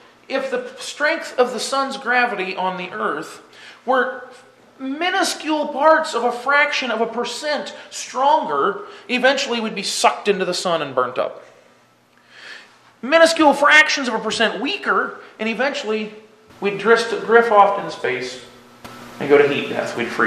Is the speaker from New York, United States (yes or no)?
no; Minnesota, United States; I come from Minnesota, the land of cornfields and cows and dirt, where we grow things.